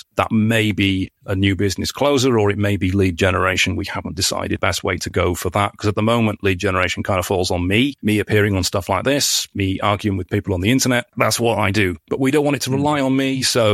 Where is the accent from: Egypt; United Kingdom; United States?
United Kingdom; Wales; because I'm Welsh